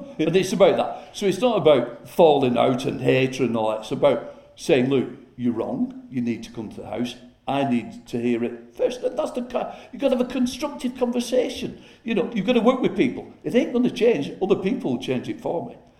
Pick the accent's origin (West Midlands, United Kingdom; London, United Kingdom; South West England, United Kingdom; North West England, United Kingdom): North West England, United Kingdom; Chorley; I'm a Chorley lad, born and brought up in Chorley, was on the council for 18 years before I came into Parliament, youngest councillor and all that.